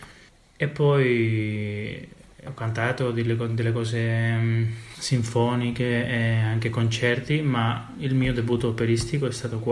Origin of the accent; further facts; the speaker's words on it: San Sebastián, Basque Country, Spain; Io vengo dal Paese Basco, da San Sebastián, dalla Spagna, dal norte.